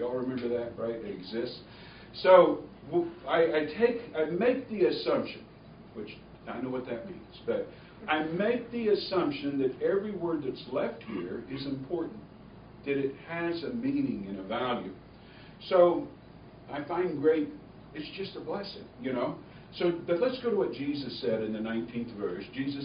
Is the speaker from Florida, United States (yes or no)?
yes; Florida, United States; But I'm from Florida, and I really don't have a lot of 60-degree weather day clothes.